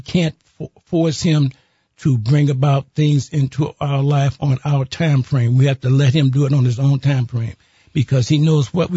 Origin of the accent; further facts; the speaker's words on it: Chicago, Illinois, United States; as I contemplated what was going on in my hometown of Chicago, it really saddened me greatly.